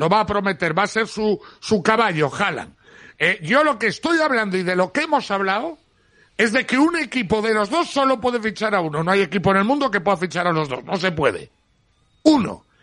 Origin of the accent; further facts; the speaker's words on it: Cantabria, Spain; Está en mi pueblo, aquí, en Ondalla.